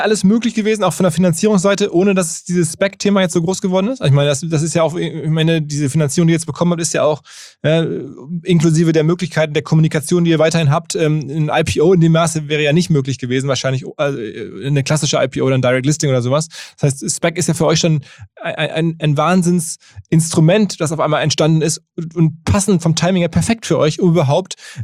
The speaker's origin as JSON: {"language": "German", "region": "Hamburg", "country": "Germany", "said": "ich kenne ja die Strecke ganz gut als Hamburger."}